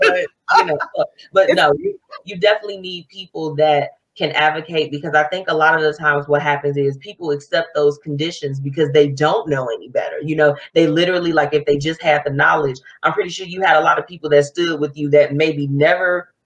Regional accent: Country Club Hills, Illinois, United States; We were talking about just the names of the suburbs that were surrounded where we grew up at. We grew up in Country Club Hills.

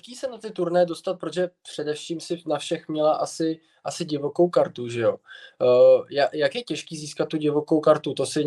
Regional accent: Pardubice, Pardubice Region, Czechia; jsem tam byl, protože jsem z Pardubic.

